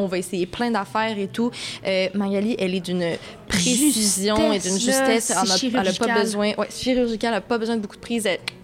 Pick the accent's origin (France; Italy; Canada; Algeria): Canada; Montreal, Quebec; Mais moi, je dis baleine, je viens de Montréal.